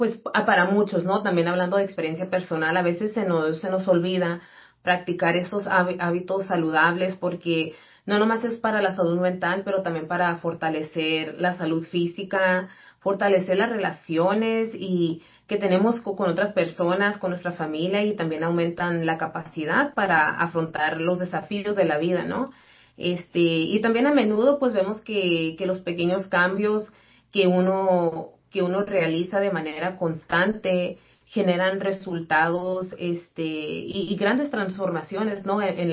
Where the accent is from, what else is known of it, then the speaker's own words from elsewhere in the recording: California, United States; Entonces, yo soy aquí, crecí en el Valle